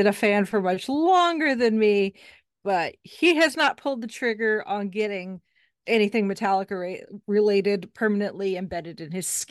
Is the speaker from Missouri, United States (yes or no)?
no; Indiana, United States; Yeah, I am a Midwesterner. I live in Indiana, have my entire life